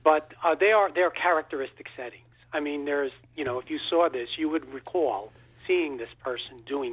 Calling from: Robbinsville, New Jersey, United States; Robbinsville, New Jersey.

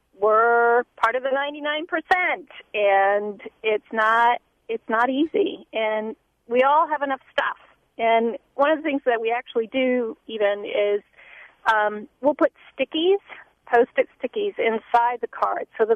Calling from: Coventry, Connecticut, United States; from Coventry.

